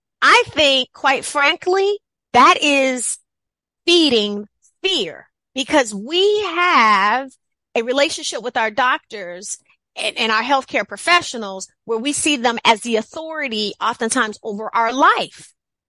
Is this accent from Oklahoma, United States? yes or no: no; Chicago, Illinois, United States; I grew up in Chicago, in the south side of Chicago, and there was a lot of activity happening all around